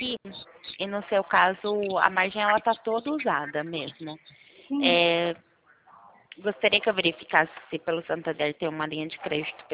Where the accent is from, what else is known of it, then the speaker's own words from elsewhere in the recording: Itu, São Paulo, Brazil; Eu sou da cidade de Itu, interior de São Paulo.